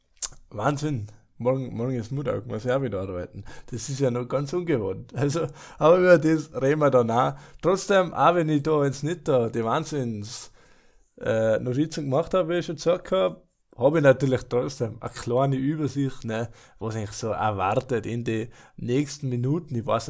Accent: Wildschönau, Tyrol, Austria; ich bin aus der Wildschönau, für die, was noch nicht wissen, Wildschönau sagen wir

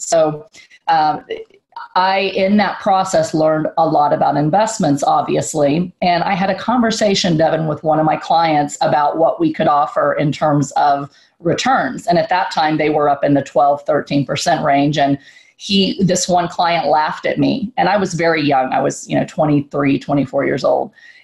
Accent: San Antonio, Texas, United States; I grew up in Section 8 apartments in your neck of the woods in San Antonio, Texas.

